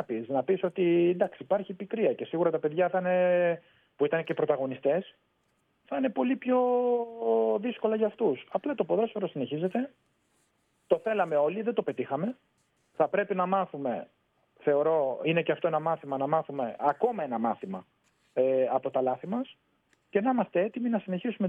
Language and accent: Greek; Kalamata, Peloponnese, Greece; Καλαμάτα είναι η πόλη μου. Αγαπημένη Καλαμάτα.